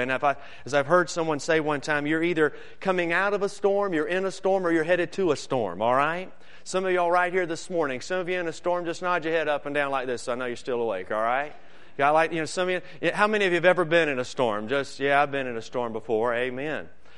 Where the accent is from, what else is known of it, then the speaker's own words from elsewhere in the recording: North Carolina, United States; Now, my roots are from North Carolina, all right? That's why I have this New York City accent.